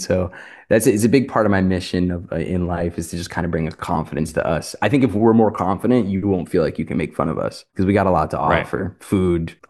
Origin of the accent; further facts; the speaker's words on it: New Jersey, United States; I'm from New Jersey and I'm kind of surprised by the y'all.